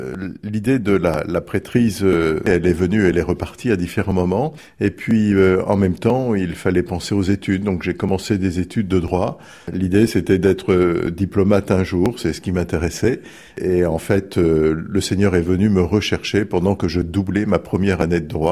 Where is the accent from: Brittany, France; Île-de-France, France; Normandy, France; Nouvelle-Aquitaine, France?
Normandy, France; Lisieux; also born or lived in Bayeux; Je suis né à Bayeux, j'habitais Lisieux assez vite à la mort de mon père, j'avais 8 ans et demi.